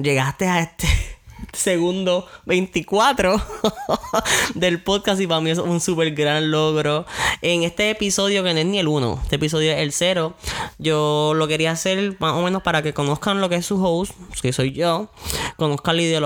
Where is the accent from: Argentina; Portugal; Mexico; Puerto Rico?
Puerto Rico; San Lorenzo; soy un joven de 25 años. Soy del pueblo de San Lorenzo. So, sí, nací entre Melaza, mira, mami. Maleza. Crecí entre vacas, entre cabalgatas, entre borrachitos de barrio. Realmente mi casa está bien distanciada de las otras casas.